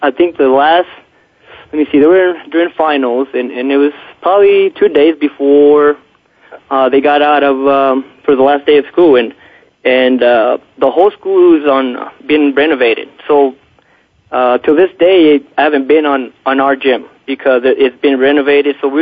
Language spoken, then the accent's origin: English; Texas, United States; also born or lived in Chihuahua, Mexico; I'm originally from Chihuahua, Mexico, but I grew up in West Texas. My dad's a basketball coach in Mexico, coach semi-pro. I played high school in Alpine, Texas, but then I attended UTEP, Texas El Paso